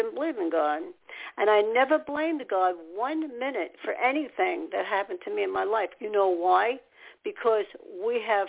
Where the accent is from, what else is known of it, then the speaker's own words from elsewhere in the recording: New York, United States; I'm a New Yorker, and all my so-called fathers, people came from New York.